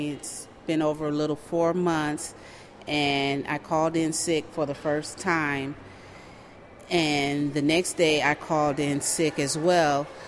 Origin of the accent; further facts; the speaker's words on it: Milwaukee, Wisconsin, United States; I'm from Milwaukee.